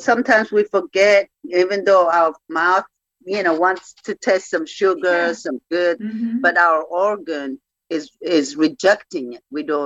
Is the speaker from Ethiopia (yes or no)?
yes; Ethiopia; moved away; That's what is supporting us in Ethiopia, growing up in Ethiopia.